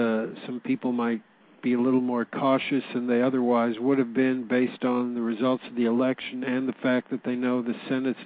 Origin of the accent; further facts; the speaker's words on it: Houston, Texas, United States; who was formerly a judge in Houston, Texas, my hometown.